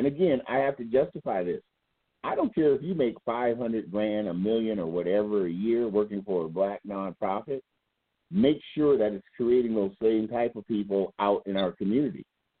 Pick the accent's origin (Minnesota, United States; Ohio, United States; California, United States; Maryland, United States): Minnesota, United States; Minneapolis; also born or lived in St. Paul; I came up in South Minneapolis. Well, I was born in St. Paul. We moved to South Minneapolis in '71 on Portland Avenue